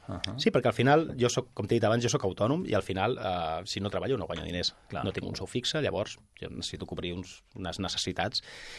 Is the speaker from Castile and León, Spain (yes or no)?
no; Catalonia, Spain; I et diré més, catalans, perquè la majoria som catalans